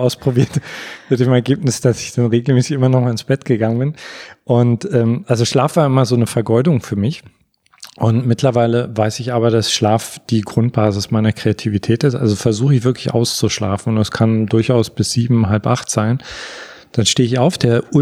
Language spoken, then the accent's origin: German; East Germany, Germany; dann raus bin aus meiner kleinen Heimatstadt nach Berlin und habe da eigentlich erstmal erfahren, wie groß die Welt ist. Ich komme aus dem Osten.